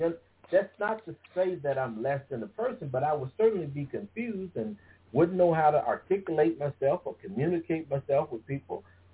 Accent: Chicago, Illinois, United States; Growing up in Chicago, it was clear to me he was trying to pull a number

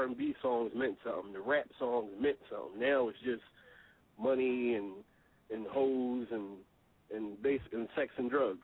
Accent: Philadelphia, Pennsylvania, United States; I'm from North Philadelphia, and I'm just a hard worker, man.

